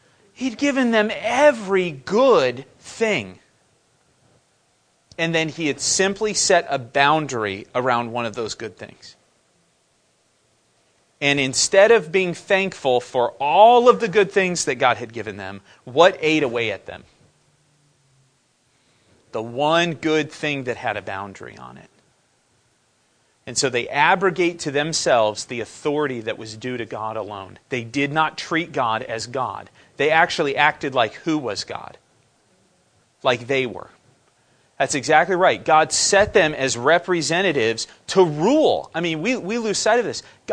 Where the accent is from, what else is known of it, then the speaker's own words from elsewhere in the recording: California, United States; I could have grown up in the state Emily was born in, Arkansas, or Ohio, or Michigan, but I didn't. I grew up in California.